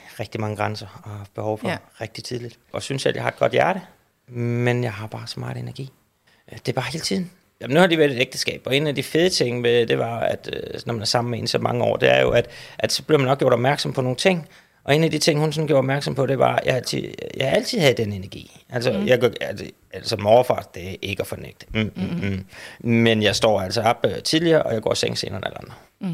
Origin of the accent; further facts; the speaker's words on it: Vindeby, Region of Southern Denmark, Denmark; Og jeg er vokset op meget privilegeret. Jeg er vokset op i Vindeby, der ligger lige over for Svendborg, ved Svendborg Sund.